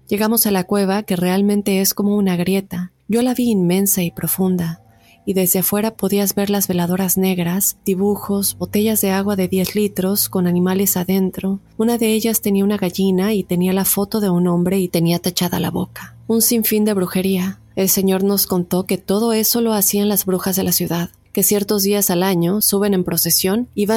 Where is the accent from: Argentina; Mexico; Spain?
Mexico; Tulancingo, Hidalgo; Yo soy de Tulancingo, Hidalgo, México. Una ciudad vieja, ya que cuenta con asentamientos prehistóricos y se cree que son muy viejos.